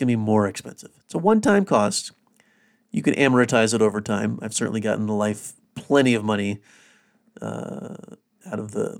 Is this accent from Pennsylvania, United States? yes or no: no; South Carolina, United States; particularly people that live where I grew up in South Carolina.